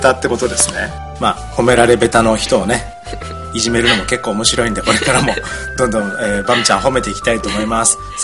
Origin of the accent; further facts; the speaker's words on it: Maibara, Shiga, Japan; accent: Shiga dialect; first language Kansai dialect; now in Seoul, South Korea; 僕の母語は関西弁です。関西弁の中の滋賀弁ってやつなんですけども、うん、地元に帰るとすぐ出ますか。出ますよもちろんもうね新幹線でね米原駅ってとこなんだけど、そこ降りた瞬間出ますね